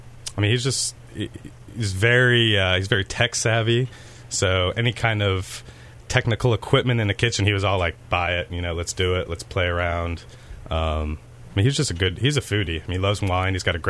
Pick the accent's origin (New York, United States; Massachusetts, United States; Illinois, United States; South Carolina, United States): Illinois, United States; Chicago; now in Houston, United States; I was done with Memphis. I mean, I'm from Chicago, and Memphis is just not one of those places you can stay for more than 9 years.